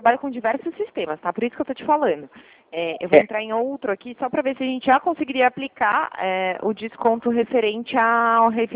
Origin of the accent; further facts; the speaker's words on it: São Paulo, Brazil; Eu sou de São Paulo, mas eu trabalho na unidade do interior.